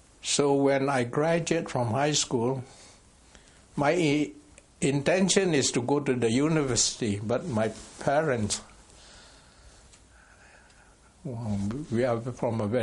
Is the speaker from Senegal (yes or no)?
no; Singapore; maybe it's the complex that I grew up in Singapore. I met a lot of Britishers.